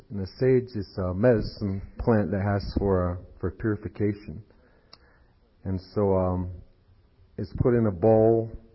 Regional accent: United States; I am from the Mohican Nation

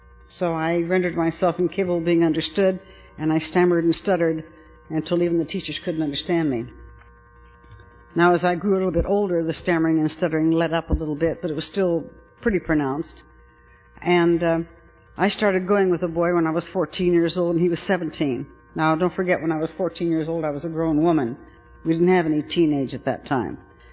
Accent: Reno, Nevada, United States; I was born and raised in Reno.

